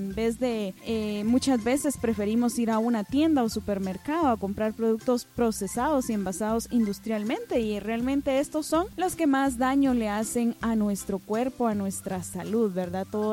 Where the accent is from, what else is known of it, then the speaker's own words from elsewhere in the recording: Guatemala; para nuestra realidad que vivimos como guatemaltecos